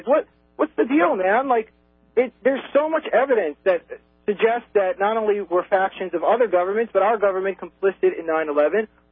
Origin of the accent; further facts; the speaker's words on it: Brooklyn, New York, United States; So, I grew up in Brooklyn. I'm Jewish. I have nothing to do with 9/11.